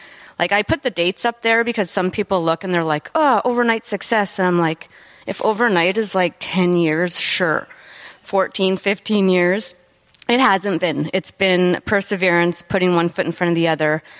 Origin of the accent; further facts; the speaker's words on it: Toronto, Ontario, Canada; now in United States; we came here from Toronto